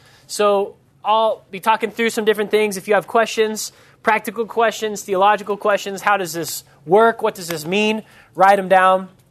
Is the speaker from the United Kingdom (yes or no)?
no; Carpinteria, California, United States; I'm from Carpinteria. Had any of you guys ever heard that word before?